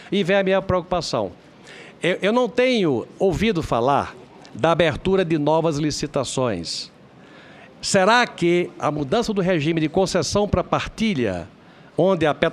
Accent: Rio Grande do Norte, Brazil; Eu sou do Rio Grande do Norte, doutora Graça, fui governador

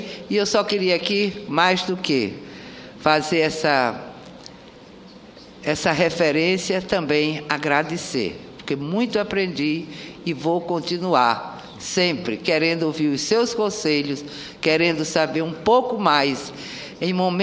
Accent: Northeast Region, Brazil; mas como eu sou nordestina e ali pertinho de Pernambuco

